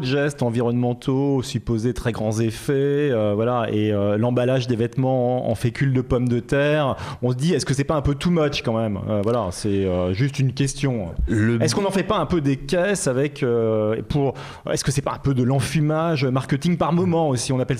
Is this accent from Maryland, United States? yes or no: no; San Francisco, California, United States; C'est quand même moi quand j'étais dans ma jeunesse à San Francisco